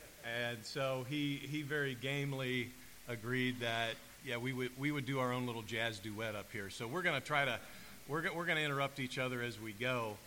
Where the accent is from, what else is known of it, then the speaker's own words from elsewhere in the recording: Ohio, United States; now in Tallahassee, United States; And here I was, I had moved here to Tallahassee back in 2000, and I grew up in Ohio.